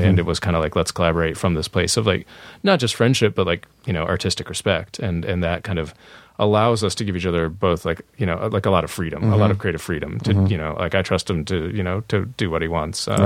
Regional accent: Columbia, Missouri, United States; our first two features were filmed in my hometown.

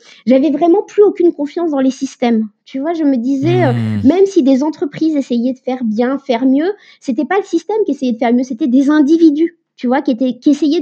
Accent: Normandy, France; Il faut savoir aussi que j'ai grandi en Normandie, dans une ferme.

